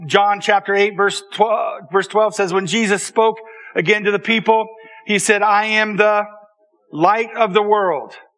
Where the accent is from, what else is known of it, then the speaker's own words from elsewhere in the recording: Idaho, United States; I remember growing up in Idaho